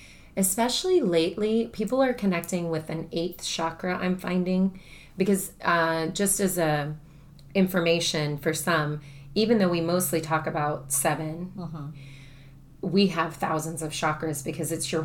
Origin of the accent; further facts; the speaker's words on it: Brooksville, Florida, United States; I grew up in Brooksville, which is kind of a sister town to where Wikiwachi is.